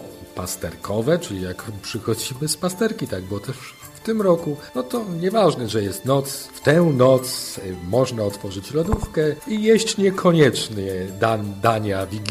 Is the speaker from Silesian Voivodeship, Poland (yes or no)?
no; Czarnków, Greater Poland Voivodeship, Poland; Moje święta rodzinne odbywały się w zasadzie w mieszkaniu w bloku, bo pochodzę z Czarnkowa.